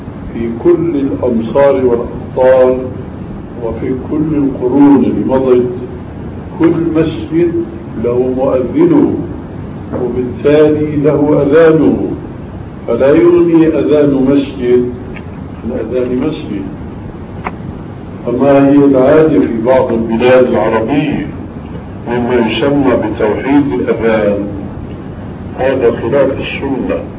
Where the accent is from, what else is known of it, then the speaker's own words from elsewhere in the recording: Damascus, Damascus Governorate, Syria; فهم رجل في الأخير أنه صلاته كما يقول عندنا في دمشق فشكلي